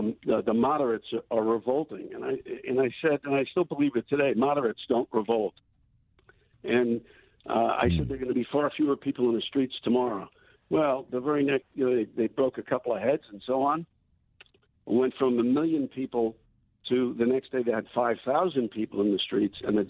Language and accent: English; New York, United States; also born or lived in New Jersey; Originally Brooklyn, and then I was born in Brooklyn, and then when they built the projects in Long Island City